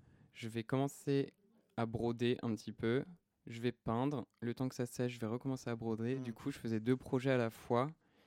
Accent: United Kingdom; accent: English; French is a second language; Oui, excusez mon accent anglais.

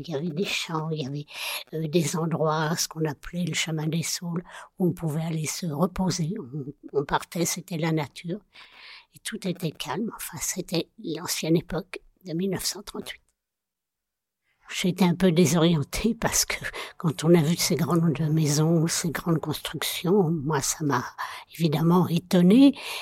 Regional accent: Épinay-sur-Seine, Île-de-France, France; C'est un peu dans le centre d'Épinay, donc comme le centre d'Épinay a été démoli et reconstruit, la maison évidemment a disparu.

